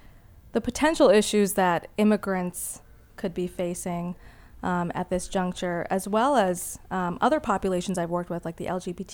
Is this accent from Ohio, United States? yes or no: no; Massachusetts, United States; born there; And then they came to Massachusetts, and I was born in Massachusetts. But having that dual background also helped me to understand issues that immigrant populations face.